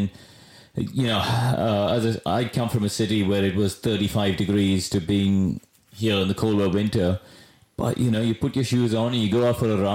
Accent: Chennai, Tamil Nadu, India; now in United Kingdom; I came from Madras, a city of 11 million people.

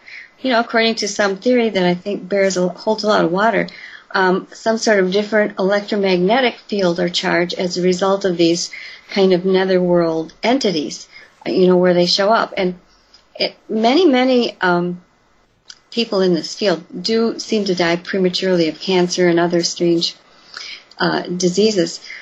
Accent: Elkhorn, Wisconsin, United States; a maybe 3 to 4 mile long country road just outside of Elkhorn, my hometown

